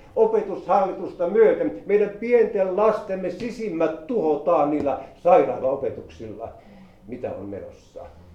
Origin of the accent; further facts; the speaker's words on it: Ylistaro, South Ostrobothnia, Finland; Me olimme siinä Ylistaron Untavalan kylän, mistä me olemme kotoisin